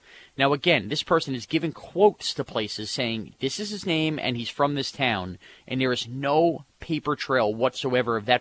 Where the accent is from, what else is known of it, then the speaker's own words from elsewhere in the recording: West Babylon, New York, United States; knew me from WFAN in New York and knew I was from West Babylon